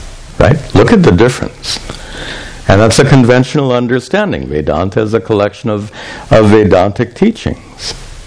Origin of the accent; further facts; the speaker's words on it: United States; And I, as an American, I find it interesting that the word cheese in Hindi means thing.